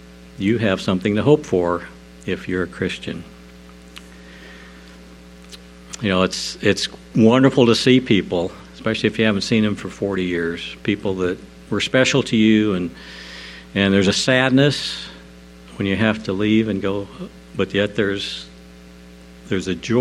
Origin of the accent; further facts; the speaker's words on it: Rolla, Missouri, United States; we're from Rolla, and Route 66 goes right through Rolla.